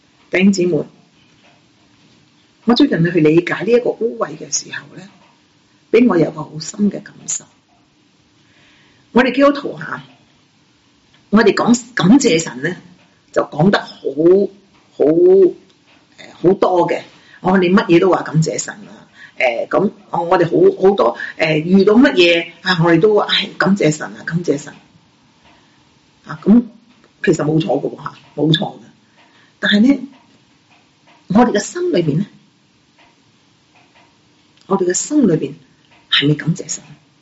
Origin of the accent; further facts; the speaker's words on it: Guangdong, China; 我们中国人即是广东人特别好好的，就是见人讲人话，见鬼讲鬼话，随风摆，看风使利。